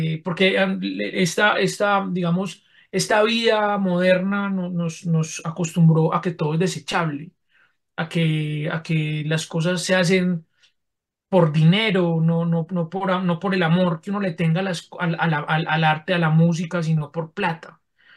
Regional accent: Colombia; qué lamentable, qué vergonzoso para nosotros como colombianos haber sufrido por culpa de estos bandidos.

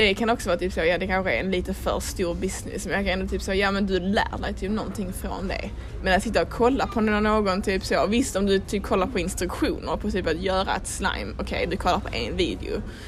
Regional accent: Skåne, Sweden; accent: Scanian; jag pratar liksom inte bred skånska då.

